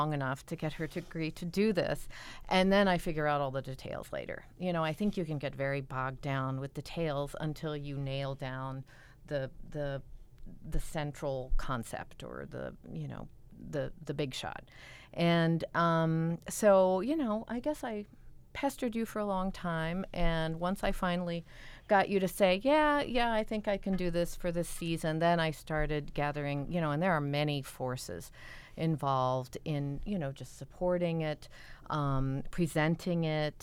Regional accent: Oklahoma, United States; because I grew up in Oklahoma, and I was growing up a little bit of a tomboy

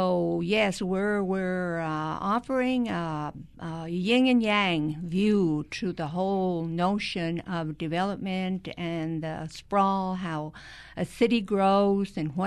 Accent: Dallas, Texas, United States; I mean, I come from the Metroplex, Dallas-Fort Worth, and have been in several cities

